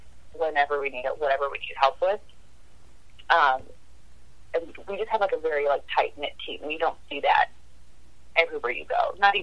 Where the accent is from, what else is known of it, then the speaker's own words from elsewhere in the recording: Sycamore, Illinois, United States; I would say I was from Chicago because, like, no one knew where Sycamore was.